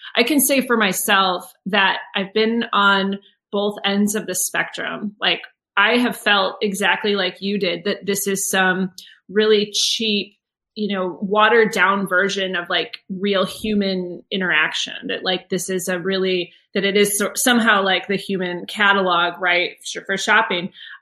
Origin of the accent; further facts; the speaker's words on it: United States; I'm from the United States, and maybe even particularly there